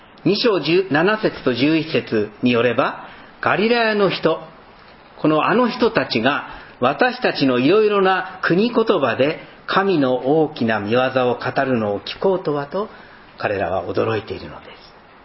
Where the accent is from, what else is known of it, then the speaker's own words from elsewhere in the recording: Fukushima, Japan; 私東北の福島というところの出身なんですけども、